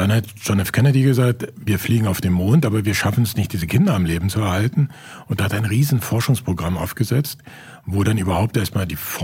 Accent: East Germany, Germany; ich komme aus der DDR

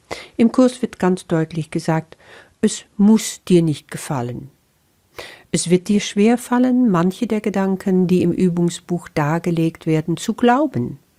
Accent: Netherlands; German is a second language; now in Germany; Das ist nun mal so als Niederländerin. Ich bin schon so lange in Deutschland, aber du wirst dich dran gewöhnen, dass mein Deutsch einfach nicht perfekt ist.

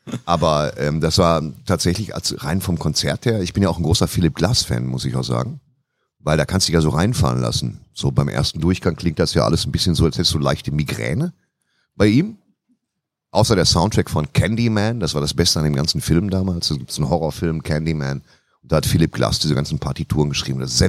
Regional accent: North Rhine-Westphalia, Germany; Gott sei Dank komme ich aus dem Ruhrgebiet

